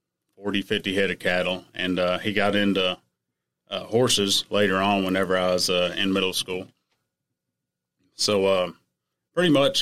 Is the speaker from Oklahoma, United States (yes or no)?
yes; Oklahoma, United States; also born or lived in McAlester; Yeah, Oklahoma. I was born in McAllister, Oklahoma. Those of you that don't know where Idabel and Hayworth is, Hayworth's only about 4 miles from the Texas state line, about, once again, 4 miles from the Arkansas state line. Where I grew up was just actually on the line about a mile.